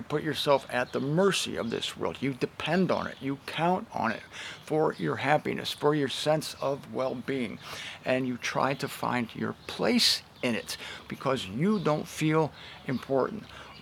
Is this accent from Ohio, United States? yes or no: yes; Canton, Ohio, United States; I'm in my hometown of Canton, Ohio, and I'm on a good old front porch.